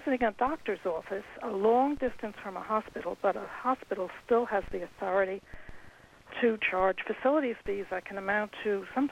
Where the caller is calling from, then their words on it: Rhinebeck, New York, United States; I'm calling from Rhinebeck.